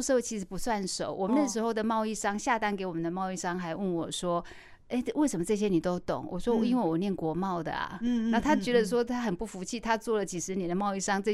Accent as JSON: {"language": "Chinese", "region": "Taichung", "country": "Taiwan", "tie": "born or raised there", "said": "因为一路我在台中长大工作"}